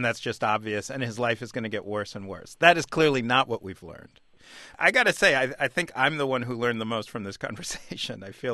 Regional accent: Manhattan, New York, United States; You know, I grew up in Manhattan.

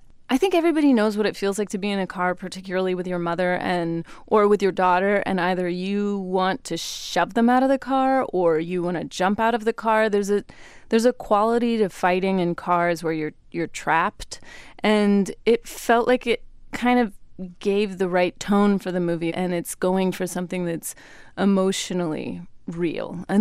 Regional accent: Sacramento, California, United States; in Sacramento, California, which is my hometown, which I love very much.

